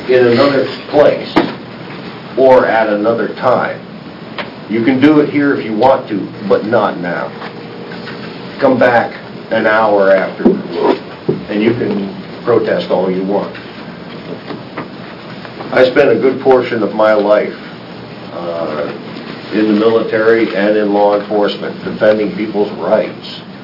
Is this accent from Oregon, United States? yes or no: yes; Mankato, Oregon, United States; I'm from Mankato, Oregon.